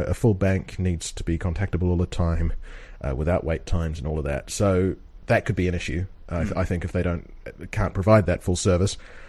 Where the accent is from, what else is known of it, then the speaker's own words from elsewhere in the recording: New Zealand; we're both from New Zealand